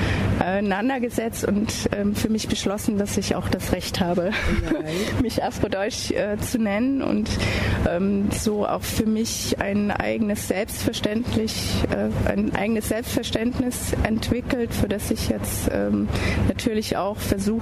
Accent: Berlin, Germany; ich komme aus Berlin.

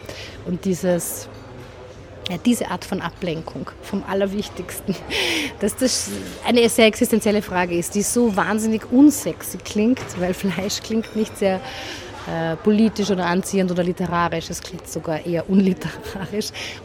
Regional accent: Carinthia, Austria; Und das haben grundsätzlich, glaube ich, bei mir als Kärntner Slowenien alle erwartet

